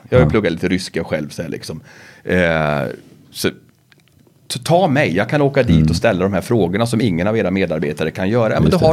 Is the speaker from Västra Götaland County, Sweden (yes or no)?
no; Karlstad, Värmland, Sweden; Jag hade varit lite på lokalradion och så där hemma i Karlstad.